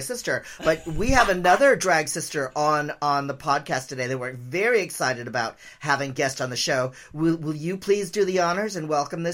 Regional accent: San Francisco, California, United States; Well, I grew up in San Francisco, you know, in the 70s and 80s.

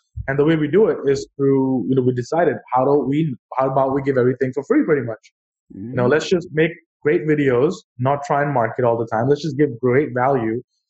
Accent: India; now in New York, United States; Well, originally I'm from India, but right now I live in New York.

